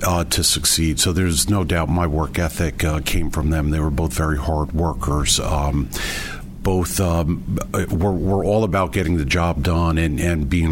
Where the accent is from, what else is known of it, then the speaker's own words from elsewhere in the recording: Springfield, New Jersey, United States; Springfield, New Jersey.